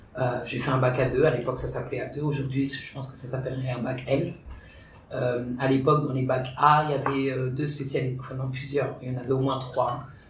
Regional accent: Le Kremlin-Bicêtre, Île-de-France, France; J'ai grandi au Crémin-Bicêtre, dans la banlieue sud parisienne.

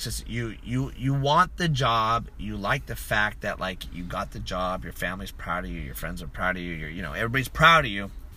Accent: United States; I'm an American people person. I probably hate minorities like you guys. Like, I hate certain minorities that come to this country.

